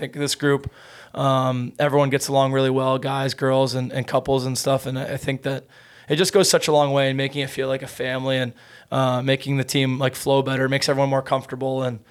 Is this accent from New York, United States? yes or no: yes; New York, United States; Like I mean, we came from New York, all of us, but like the food scene here is like unreal.